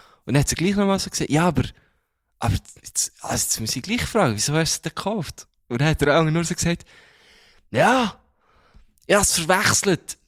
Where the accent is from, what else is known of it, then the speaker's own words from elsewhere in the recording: Bern, Switzerland; wo kommst du denn her? Und dann so, ja, von Bern